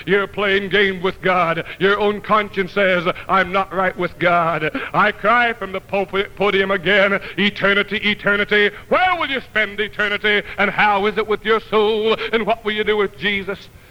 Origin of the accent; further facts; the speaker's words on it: United States; I can go any place in the world, because I'm an American and I'm free.